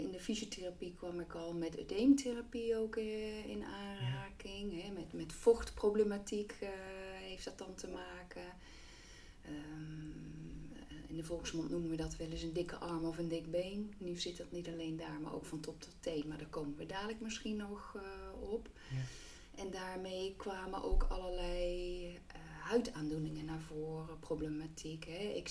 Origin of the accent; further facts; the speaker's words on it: Roermond, Limburg, Netherlands; En van origine, misschien hoor je het nog een beetje, kom ik uit Limburg, uit Roermond.